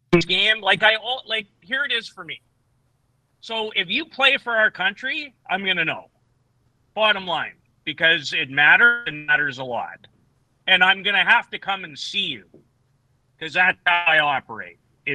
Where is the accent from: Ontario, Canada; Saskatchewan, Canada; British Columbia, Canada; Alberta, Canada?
Saskatchewan, Canada; Saskatoon; his incredible day in Saskatoon, which the only frickin' event I miss in my hometown ever happens to be that one.